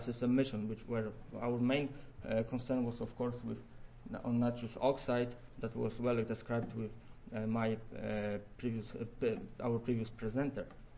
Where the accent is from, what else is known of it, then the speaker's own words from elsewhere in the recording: Poland; accent: Polish; English is a second language; now in Madison, United States; And I will be presenting to you today, you know, with the beautiful Polish accent.